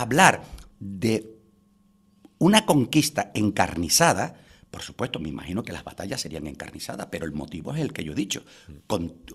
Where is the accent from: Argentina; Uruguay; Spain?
Spain; Somos tan estúpidos de que somos los españoles los primeros en creernos esa leyenda negra.